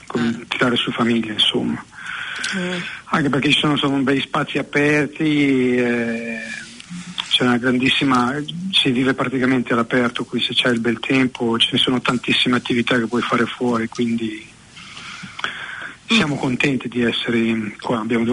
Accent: Carpi, Emilia-Romagna, Italy; Io sono un po' di qua, un po' di là, però diciamo che mi ritengo, sono praticamente cresciuto a Carpi, nella provincia di Modena. Quindi mi ritengo insomma emiliano. Ho vissuto lì parecchi anni

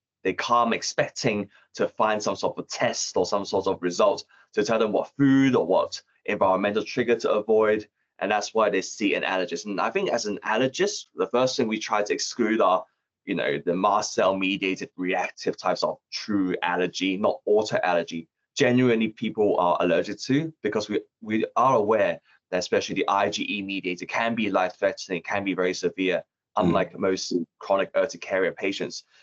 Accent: Hong Kong; I'm from Hong Kong.

